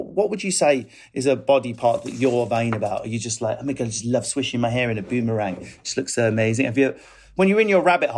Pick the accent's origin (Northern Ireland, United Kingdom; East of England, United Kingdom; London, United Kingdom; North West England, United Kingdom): East of England, United Kingdom; I'm from Essex myself, so I know that whole vibe.